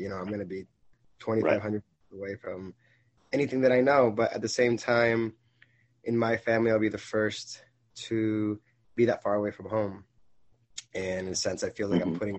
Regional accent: Connecticut, United States; I'm like, nah, I'm from Connecticut.

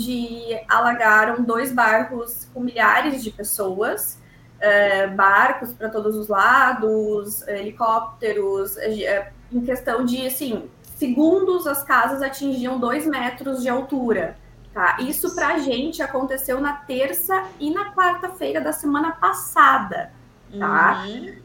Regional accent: Sobradinho, Rio Grande do Sul, Brazil; Sobradinho, que é onde está a minha família agora, é a minha cidade natal aqui também do Rio Grande do Sul.

